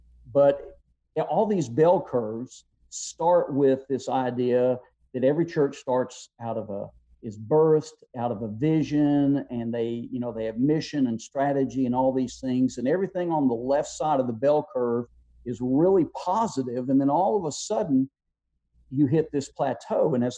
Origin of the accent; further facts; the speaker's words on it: West Virginia, United States; So it's a nice place to be. We like living there, and it's a good place to be. I'm Appalachian by h